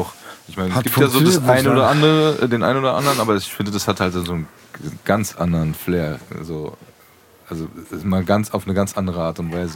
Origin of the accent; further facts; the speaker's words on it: Frankfurt, Hesse, Germany; wir sind Frankfurter